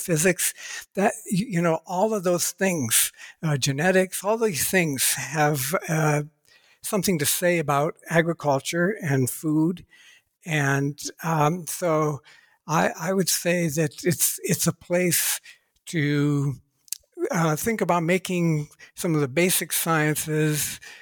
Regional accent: Ohio, United States; I was born and raised in Ohio, USA. I grew up on a little patch of land between two industrial areas

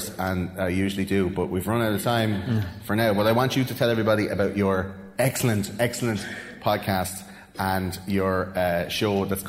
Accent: Leinster, Ireland; accent: Wexford; like my Wexford accent.

